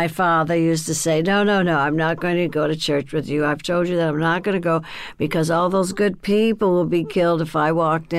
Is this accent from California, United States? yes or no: yes; Burbank, California, United States; also born or lived in Texas; In Burbank, California, where I was raised. So we came from Texas because we were really poor, and my dad wanted us to have a better life, so he moved us to California.